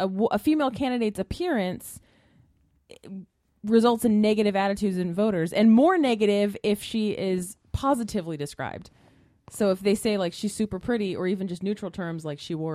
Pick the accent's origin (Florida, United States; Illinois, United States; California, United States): California, United States; So, growing up in California, pretty sheltered, haven't had a lot of sort of sexist encounters